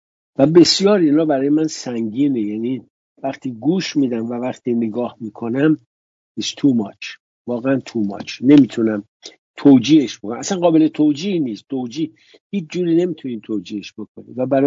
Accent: Iran; moved away; حالا مال ما 3-4 سال بود، تازه تابستونش هم میمدیم ایران میرم. ولی اونایی که نبود، ببینید من 40 سال از وطنم دور، 40 سال با تصویرها

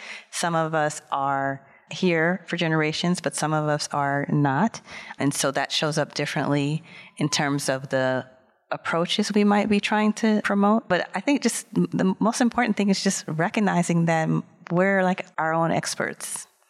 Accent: Los Angeles, California, United States; I saw a lot growing up in Los Angeles in the height of gang activity and the Reaganomics

